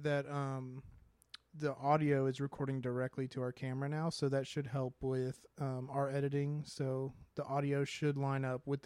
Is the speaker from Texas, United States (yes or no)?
yes; Texas, United States; And cause we're from Texas, so that's a huge difference from there.